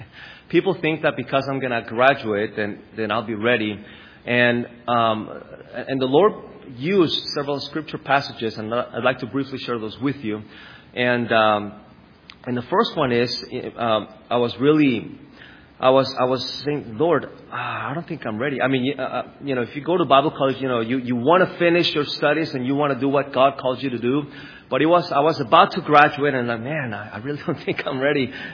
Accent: Mexico; And as most of you know, I grew up in Mexico. I went to Mexico when I was 8 years old

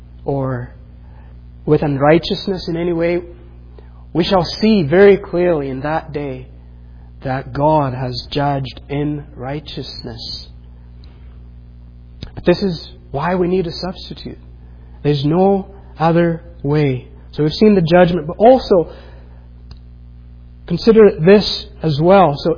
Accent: Kenya; I grew up in Kenya, and in the neighborhood sometimes, especially at night, we sometimes would be woken up in the middle of the night

